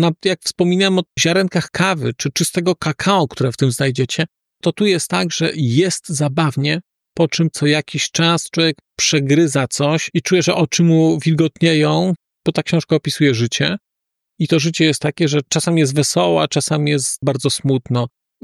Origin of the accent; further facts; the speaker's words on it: Nowy Sącz, Lesser Poland, Poland; Pochodzę z Nowego Sącza, więc te Czechy są ode mnie, nie wiem, sto kilkadziesiąt kilometrów